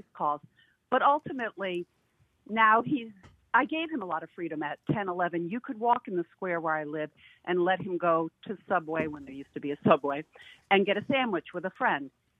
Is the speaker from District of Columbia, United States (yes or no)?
no; Fall River, Massachusetts, United States; And I grew up in Fall River.